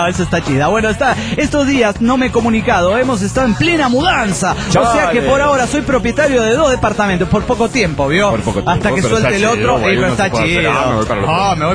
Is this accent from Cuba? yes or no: no; Coacalco, State of Mexico, Mexico; de Coacalco, México.